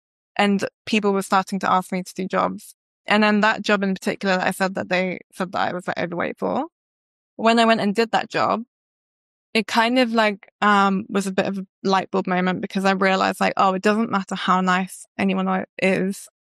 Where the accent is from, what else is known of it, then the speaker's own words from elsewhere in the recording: England, United Kingdom; because I was from England, I didn't realize like these were like the top brands.